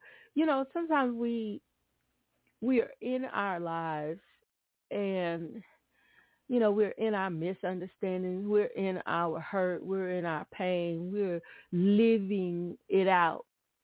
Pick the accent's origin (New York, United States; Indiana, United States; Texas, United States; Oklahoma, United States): Texas, United States; Atlanta; I grew up in Atlanta, Texas, and I remember, it was Douglasville.